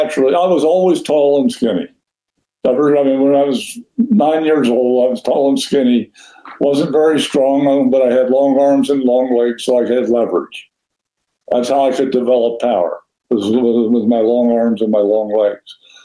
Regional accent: Cincinnati, Ohio, United States; I grew up in Cincinnati.

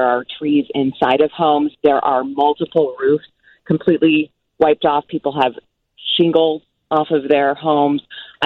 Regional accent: Kokomo, Indiana, United States; I grew up in Tornado Alley in Indiana, and so having a little PTSD, my hometown of Kokomo was destroyed twice.

